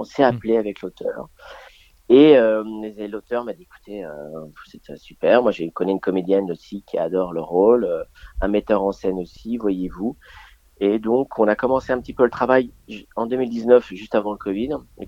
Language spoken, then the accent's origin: French; Normandy, France; Donc effectivement, moi je suis né, j'ai grandi en Normandie dans un petit village de 3000 habitants.